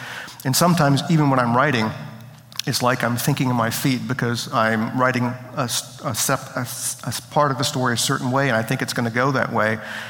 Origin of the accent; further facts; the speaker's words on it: Richmond, Virginia, United States; I grew up in Richmond, Virginia, and I was a sort of kid who was, I planned all the adventures for the neighborhood